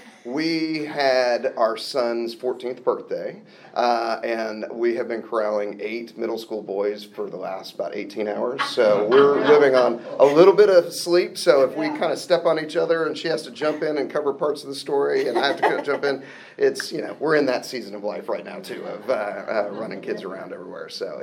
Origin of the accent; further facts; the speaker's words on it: Oklahoma City, Oklahoma, United States; I was raised in Oklahoma City, had a great family.